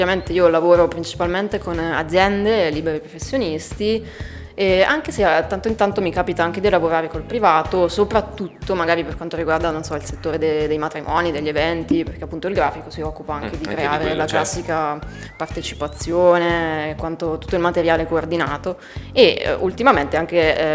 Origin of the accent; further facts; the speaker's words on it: Abruzzo, Italy; Sono di origine abruzzese, ma ormai vivo stabilmente a Milano